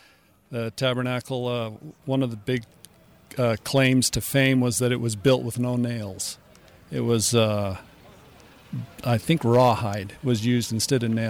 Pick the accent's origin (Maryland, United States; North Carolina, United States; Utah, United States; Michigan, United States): Utah, United States; Salt Lake City; Well, my family has been Mormon for like five and six generations. And I grew up in Salt Lake as a mainstream, what we call modern-day Mormon.